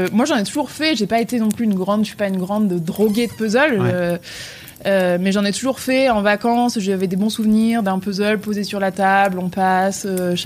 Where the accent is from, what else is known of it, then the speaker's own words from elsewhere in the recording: Lille, Hauts-de-France, France; now in Paris, France; Je suis lilloise, donc comme toi. Et je suis arrivée à Paris.